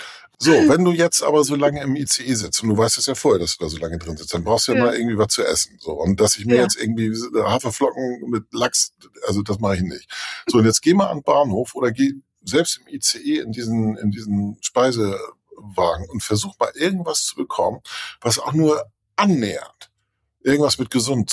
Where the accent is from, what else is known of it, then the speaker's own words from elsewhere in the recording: Northern Germany, Germany; Ich bin Norddeutscher.